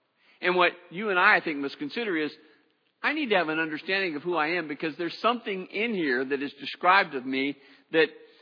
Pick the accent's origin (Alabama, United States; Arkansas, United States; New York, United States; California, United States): California, United States; I'm a Californian, I'm an American